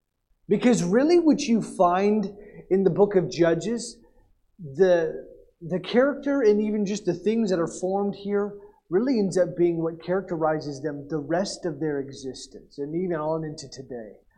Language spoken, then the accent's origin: English; Tulsa, Oklahoma, United States; I grew up in Tulsa, so Brahms is the thing.